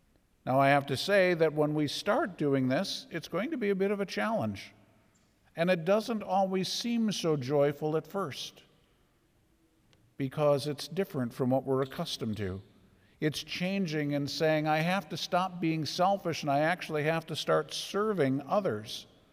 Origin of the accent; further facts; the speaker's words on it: Minnesota, United States; Now we're from Minnesota. Quit complaining is going to be a real problem.